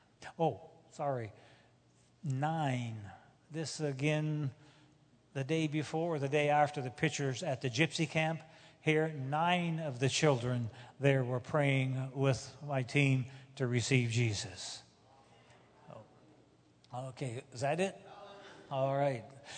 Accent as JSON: {"language": "English", "country": "Canada", "said": "America is not perfect, but it is a step ahead of, and I come from Canada, but America is a step ahead."}